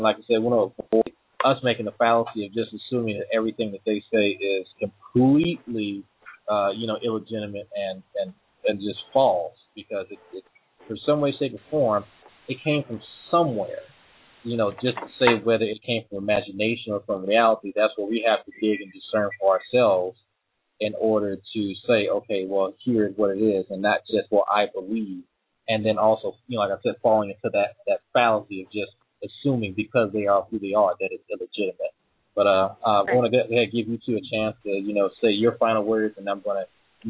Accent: Louisiana, United States; which started in my home state, Louisiana, which is ratchet.

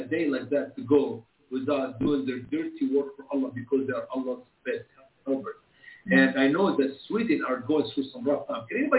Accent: Egypt; By the way, tonight, the Middle East, so many countries in the Middle East, like my home country, Egypt, will be celebrating the Resurrection Day.

